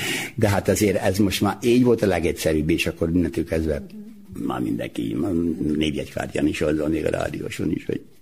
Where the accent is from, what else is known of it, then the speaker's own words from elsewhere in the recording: Nyúl, Győr-Moson-Sopron, Hungary; born there; A végső gyökere az, hogy én ott születtem Győr mellett Nyulon. És aztán innentől kezdve már a gimnáziumban úgy indult el, hogy ott mindenki kérdezgette, hogy te honnét, hogy Nyúlról, jó, akkor